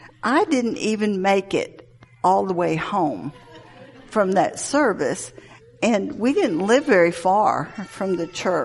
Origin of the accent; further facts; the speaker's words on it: Atlanta, Georgia, United States; born there; I was born in Atlanta. You probably can tell by my accent.